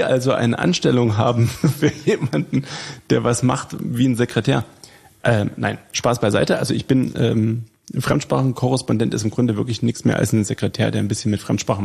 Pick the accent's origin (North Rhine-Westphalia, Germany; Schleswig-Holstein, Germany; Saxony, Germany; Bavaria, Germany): Saxony, Germany; Riesa; moved away as an adult; also born or lived in Pirna; now in Ruhland, Germany; Ich bin aufgewachsen, bis ich 19 war in Riesa. Dann bin ich nach Pirna gezogen, habe dann dort meine Ausbildung gemacht. Und dann bin ich mit einem kurzen Zwischenstopp im Ausland hier nach Ruhland und Schwarzheide gekommen. Der Liebe nach, sage ich immer.